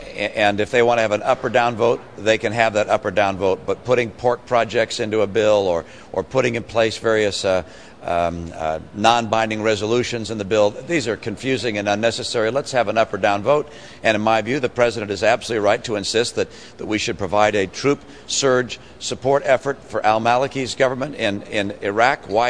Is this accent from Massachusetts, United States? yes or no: yes; Massachusetts, United States; in my home state of Massachusetts, I had the privilege of vetoing line item after line item